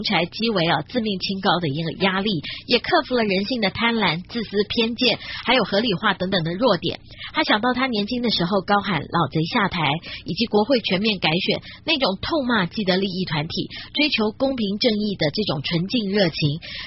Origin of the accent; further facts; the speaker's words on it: Taiwan; 我们台湾人吞得下去吗？你吞得下去吗？我吞不下去。